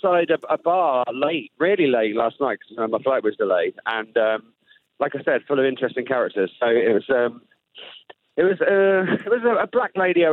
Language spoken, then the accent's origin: English; United Kingdom; I'm from the UK. I don't know where the buses are. I'm not from around here.